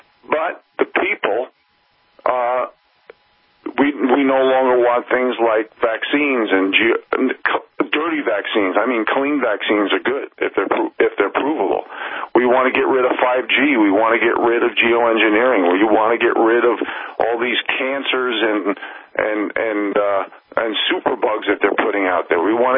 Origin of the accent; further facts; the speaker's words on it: New York City, New York, United States; now in Montana, United States; I mean, here in Montana, I dreamed, when I grew up in New York City, I dreamed about coming to the Northern Rockies